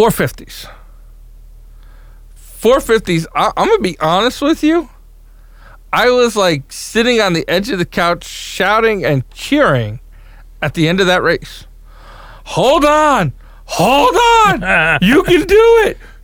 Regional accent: Long Island, New York, United States; is it me because I'm from Long Island and it's all sandy?

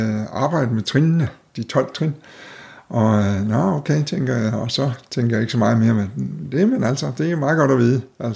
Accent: Odense, Region of Southern Denmark, Denmark; moved away as an adult; now in Copenhagen, Denmark; han er jo 62 år, og han er fra... Oprindeligt fra Fyn, og flyttede til København som par 20-årig, efter at have nusset rundt i Odense, som det hedder, med at gå i skole og gå på universitetet

